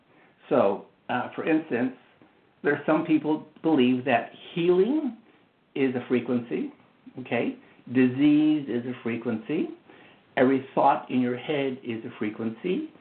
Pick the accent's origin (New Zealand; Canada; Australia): Canada; now in United States; I'm actually a Canadian, and I worked down here on a green card.